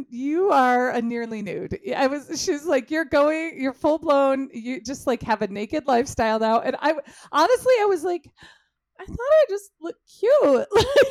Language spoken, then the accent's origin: English; Michigan, United States; and I grew up in Michigan, very rural Michigan, and I, very conservative, very buttoned up.